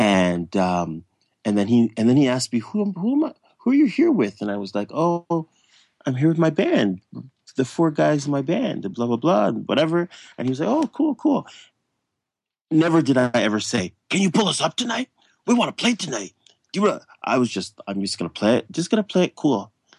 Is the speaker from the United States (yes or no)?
no; Toronto, Ontario, Canada; because we're from Toronto, we're all from Toronto.